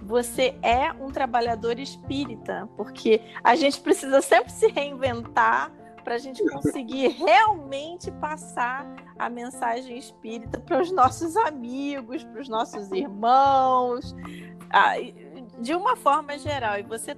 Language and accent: Portuguese; Rio de Janeiro, Brazil; Eu sou do Rio de Janeiro, a minha família toda é católica, eu sou a primeira espírita.